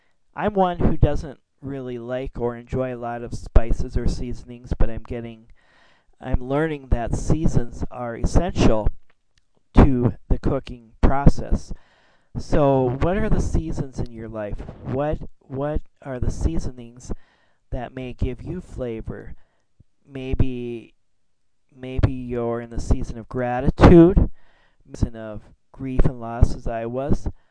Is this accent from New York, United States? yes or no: no; Minnesota, United States; also born or lived in Texas; I'm from the Midwest. I'm from Minnesota and have lived in the Midwest most of my life, but for a brief period of time I lived in Texas.